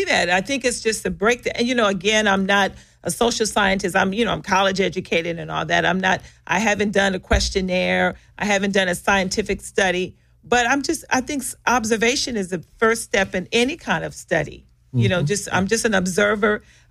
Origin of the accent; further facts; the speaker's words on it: Los Angeles, California, United States; I mean, I grew up in South Central. I never saw a prostitute until like the last couple years.